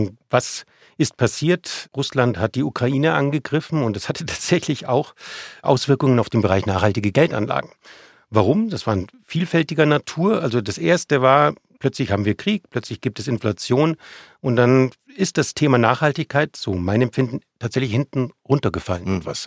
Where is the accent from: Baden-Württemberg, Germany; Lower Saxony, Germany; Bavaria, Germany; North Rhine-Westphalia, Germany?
Bavaria, Germany; weil ich bin ja eigentlich Bayer. Also eigentlich fühle ich mich in den Bergen zu Hause